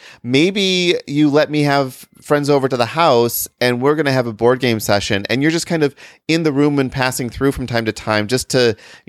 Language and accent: English; Michigan, United States; I have a 616 number. I'm from Michigan.